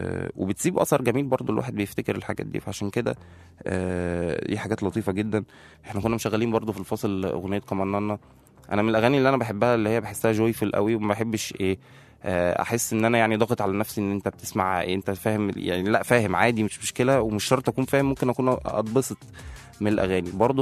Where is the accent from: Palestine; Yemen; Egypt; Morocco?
Egypt; بس احنا أحسن حاجة فينا احنا كمصريين يعني الحمد لله